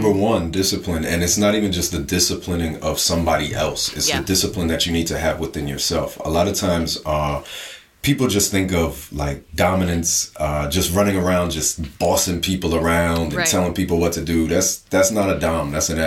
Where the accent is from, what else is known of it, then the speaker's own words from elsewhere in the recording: New Jersey, United States; because I'm from Jersey, so like Jersey and New York didn't have the big filming scene